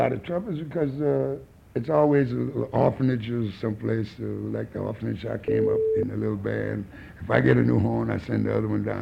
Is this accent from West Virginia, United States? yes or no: no; New Orleans, Louisiana, United States; But I mean, in my hometown, you'll have to come outside the door and your lips will split just like a Bigfoot, you know.